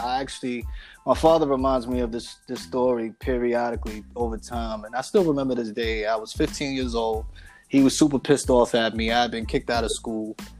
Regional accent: Lynchburg, Virginia, United States; I was born in Virginia. I was actually born in a city called Lynchburg, Virginia. That's where I was born. I went to high school out there as well.

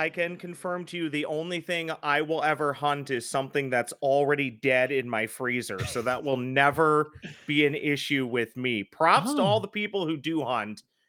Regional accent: Minnesota, United States; I'm classic Minnesotan too. I will ice fish more than I will actually fish in the summer.

